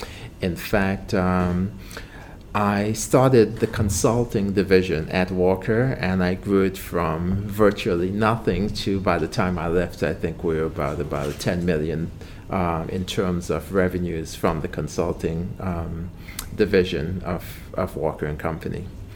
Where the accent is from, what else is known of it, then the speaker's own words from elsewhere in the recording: Grenville, Saint Andrew, Grenada; all the other things that a young boy would do growing up in Grenville. After I did O-levels, finished O-levels at SAS, I then went on to St. John Christian Secondary School